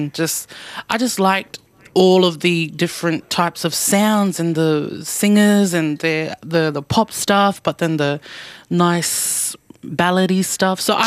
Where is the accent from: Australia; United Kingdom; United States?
Australia; Mimili, South Australia; I grew up in a small little community called Mimili, so it's in the central deserts.